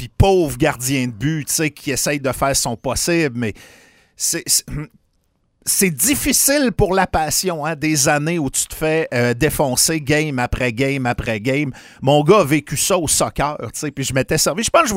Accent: Saint-Fulgence, Quebec, Canada; c'est parce que j'avais un poulailler quand j'étais jeune, moi, à Saint-Fulgence

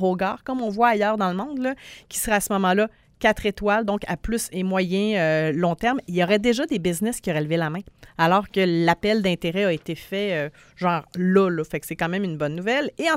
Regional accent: Quebec, Canada; On vient du Saguenay, là.

